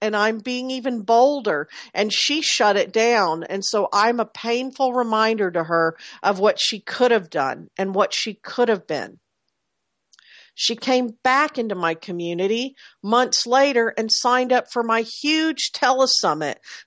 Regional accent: Texas, United States; By the way, I'm from Texas and from the South.

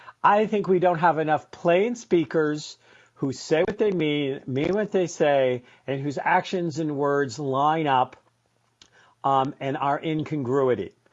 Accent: New England, United States; accent: New England; My New England accent is showing up.

